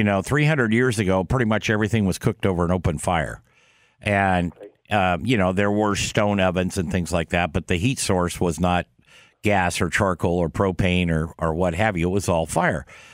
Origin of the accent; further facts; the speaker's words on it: West Coast, United States; as a kid growing up on the West Coast of the United States, I spent a lot of time out in the woods on the farm and that type of thing.